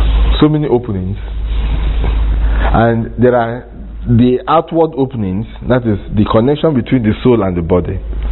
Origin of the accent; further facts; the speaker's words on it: Ijebu, Ogun, Nigeria; I have to show this man that I'm from Ijebu.